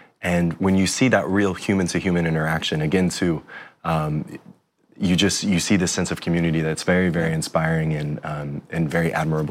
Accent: Oklahoma, United States; you know, I come from Oklahoma. It's where I'm born and raised.

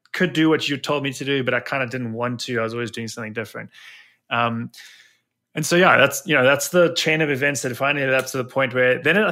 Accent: South Africa; growing up in South Africa.

